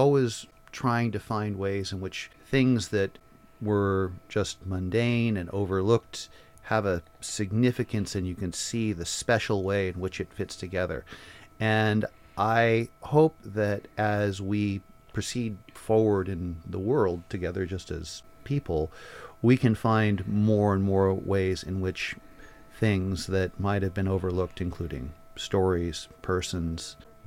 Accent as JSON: {"language": "English", "town": "Portland", "region": "Oregon", "country": "United States", "tie": "born or raised there", "said": "I grew up in Portland, and I spent a lot of time up here too, seeing my grandparents."}